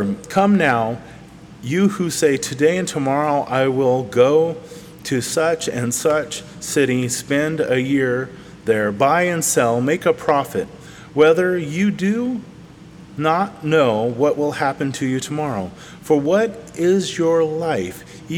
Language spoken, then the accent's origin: English; Manteca, California, United States; hey, yeah, we're from Manteca, and this person's from all the way over here